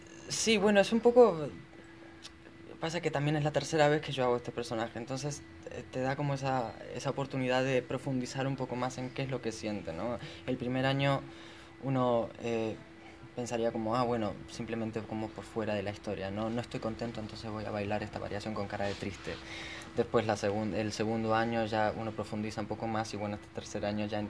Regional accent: Málaga, Andalusia, Spain; moved away; also born or lived in Madrid / London; nací en Málaga, estudiar allá, después me mudé a Madrid y después a Londres

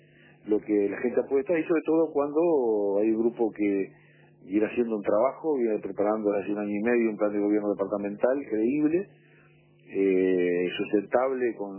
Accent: Colonia Suiza, Colonia, Uruguay; yo soy oriundo de Colonia Suiza, ¿no? Soy oriundo del departamento de Colonia. Como cirujano me radiqué en el 79 en el departamento

